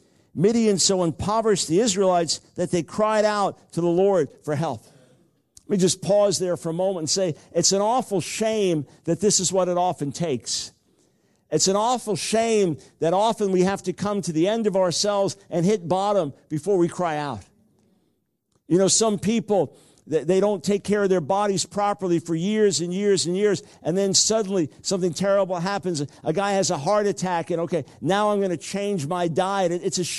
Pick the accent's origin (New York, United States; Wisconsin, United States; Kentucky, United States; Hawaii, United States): New York, United States; New York City; Now look, I'm from New York City. That's where I was born. And I'm a New York Jew. And sarcasm runs in my blood.